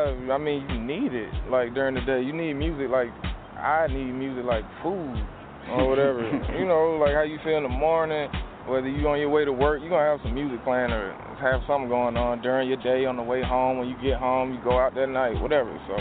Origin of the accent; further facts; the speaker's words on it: Atlanta, Georgia, United States; My family's from up top, but I was raised in Atlanta.